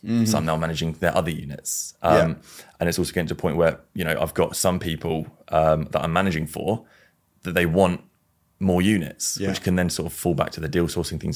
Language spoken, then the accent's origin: English; Maidstone, South East England, United Kingdom; so I'm from Maidstone. I zoomed into Maidstone and I saw there were, say, 200 Airbnbs.